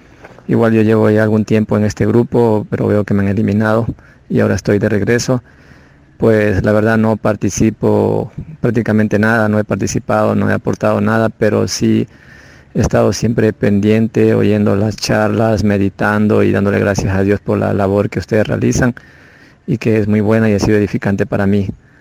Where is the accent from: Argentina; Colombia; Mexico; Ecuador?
Ecuador; Soy de Ecuador, de la parte del oriente. Tengo 38 años